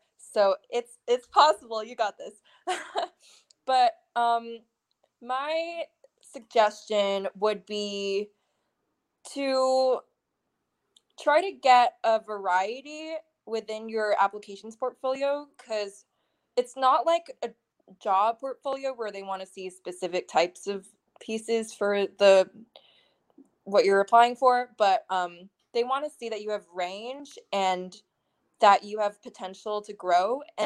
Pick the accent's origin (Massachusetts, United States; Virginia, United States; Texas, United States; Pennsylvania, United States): Virginia, United States; Oh boy, I'm from Northern Virginia, and that area is extremely academically competitive.